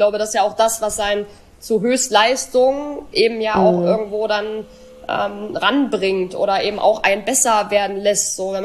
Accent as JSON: {"language": "German", "town": "Dresden", "region": "Saxony", "country": "Germany", "tie": "born there", "said": "mein Alter, 32. Gebürtig aus Dresden."}